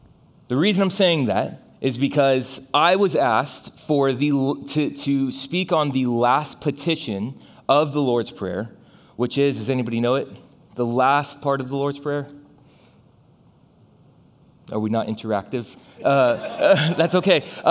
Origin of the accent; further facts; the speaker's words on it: Florida, United States; also born or lived in India; I like to say that I'm originally from Florida. I went to school in Florida and came to the Triangle by way of India.